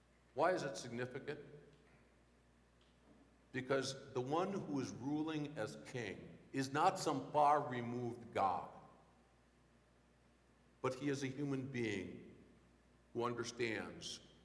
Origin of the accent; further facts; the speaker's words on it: Redwood Falls, Minnesota, United States; Now, I was thinking about my hometown recently. My hometown is Redwood Falls, Minnesota. You may not know Redwood Falls, but certainly you have heard of the suburb, North Redwood. About 200 people, don't blink, you know, that kind of town.